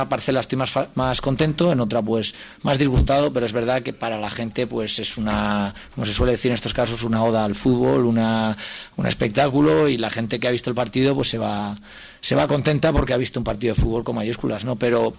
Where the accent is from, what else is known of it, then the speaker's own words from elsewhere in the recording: Valencian Community, Spain; los dos somos valencianos